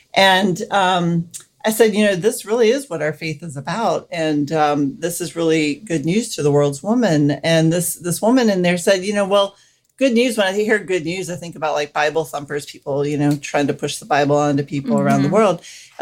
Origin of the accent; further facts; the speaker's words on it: the South, United States; And honestly, I, growing up in the South, I had not even met a Catholic.